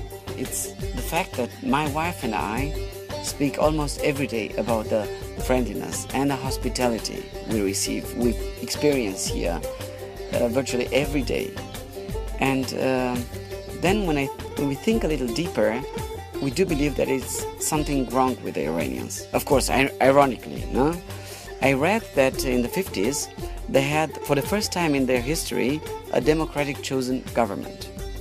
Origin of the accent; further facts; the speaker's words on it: Germany; When we tell them we come from Germany, they start asking which city in Germany.